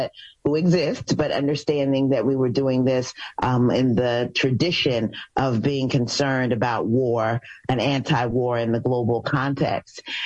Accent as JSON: {"language": "English", "country": "United States", "tie": "born there", "said": "as a Ghanaian born in the United States, something just focused on Ghana"}